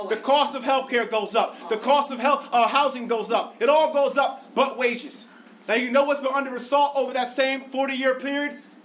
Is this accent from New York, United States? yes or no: yes; Schenectady, New York, United States; You know, I'm an upstate kid. As much as they might try to make me out to be something else. Born and raised in Schenectady. Parents, proud workers at GE for many years.